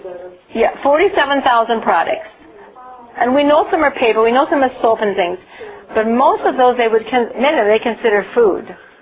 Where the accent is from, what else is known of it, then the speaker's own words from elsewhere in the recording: Green Bay, Wisconsin, United States; We're from Green Bay, Wisconsin, so we don't have a long growing season.